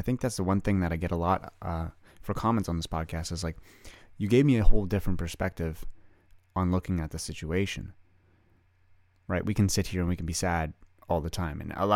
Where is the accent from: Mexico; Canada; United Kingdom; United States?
Canada; I'm a Canadian boy, played hockey.